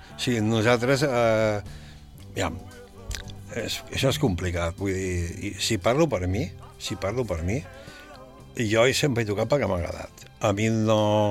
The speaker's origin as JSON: {"language": "Catalan", "town": "Sabadell", "region": "Catalonia", "country": "Spain", "said": "Jo sóc molt de Sabadell, sóc... Mira si sóc de Sabadell"}